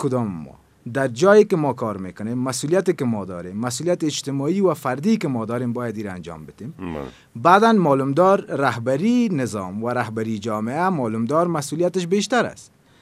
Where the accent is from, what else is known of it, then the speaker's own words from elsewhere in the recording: Afghanistan; ما اول یک افغان هستیم